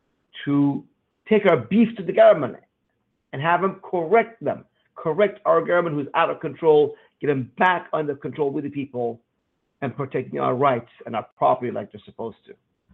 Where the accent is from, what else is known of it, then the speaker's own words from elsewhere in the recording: Iran; now in United States; because I came from Iran where we had no freedom of speech